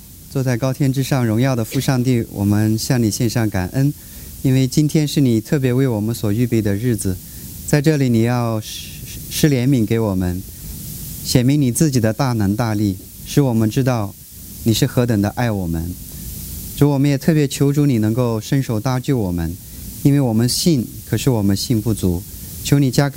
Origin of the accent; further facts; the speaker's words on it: Urumqi, Xinjiang, China; 你知道我们是新疆那边嘛，乌鲁木齐，所以冬天的话很冷的。